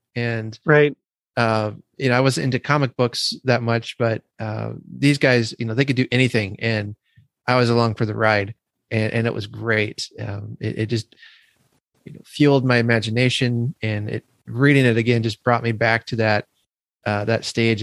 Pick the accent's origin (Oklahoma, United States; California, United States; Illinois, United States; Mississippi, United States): Illinois, United States; You know, I grew up in Illinois.